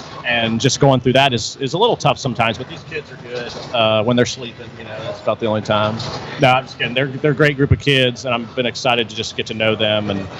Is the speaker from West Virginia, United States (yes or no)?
yes; West Virginia, United States; Yeah. So I'm originally from West Virginia, born and raised.